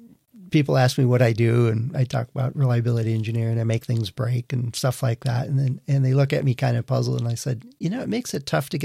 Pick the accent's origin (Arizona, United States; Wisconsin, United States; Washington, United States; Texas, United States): Wisconsin, United States; in at least where I grew up in Wisconsin, people would drive out onto the lakes and set up huts and stuff.